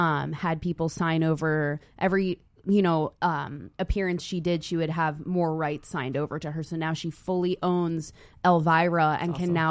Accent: New Jersey, United States; I'm from Jersey. You know, I'm from Jersey. I totally get it.

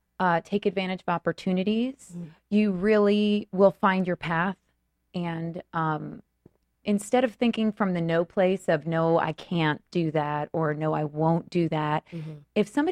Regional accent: Florida, United States; also born or lived in New York; now in Los Angeles, United States; Yeah. I mean, well, I'm from New York originally. Grew up in Florida. Moved back to New York after school. And I've moved out here. I've been here now probably 18 years.

